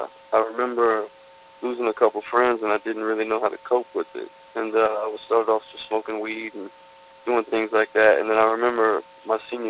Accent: Greenville, North Carolina, United States; I'm from Greenville, North Carolina. I grew up in an athlete in Greenville, playing football and baseball

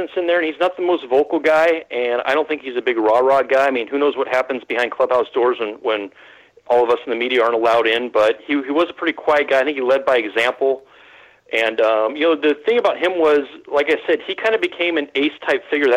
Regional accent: San Francisco Bay Area, California, United States; I grew up rooting for the A's. I grew up rooting for the Giants, too. I grew up in the Bay Area.

